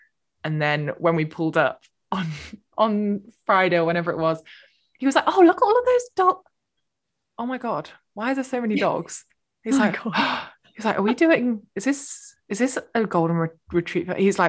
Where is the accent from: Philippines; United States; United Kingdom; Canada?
United Kingdom; I feel like we're so British because it happens every year and still we talk about it.